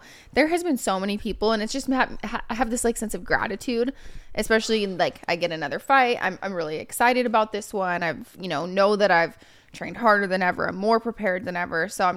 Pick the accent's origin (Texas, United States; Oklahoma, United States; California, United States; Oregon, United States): Oregon, United States; So obviously my school, I'm from Oregon.